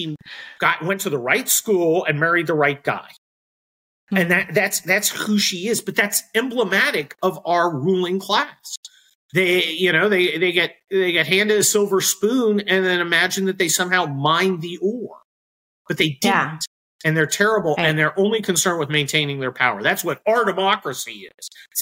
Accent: California, United States; Now, I grew up near San Francisco, mm-hmm. and then I went to school in San Diego, but I'd never been to Los Angeles

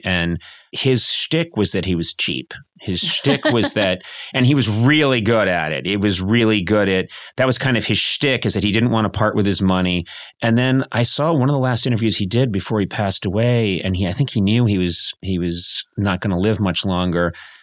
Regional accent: United States; and I know this probably can't happen because I'm not a British citizen

